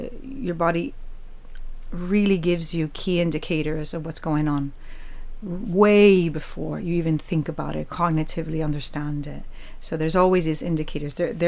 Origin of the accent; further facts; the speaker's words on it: Puerto Rico; I'm from Puerto Rico originally.